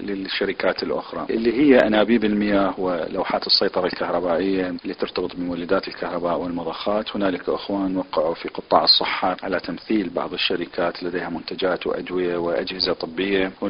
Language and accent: Arabic; Iraq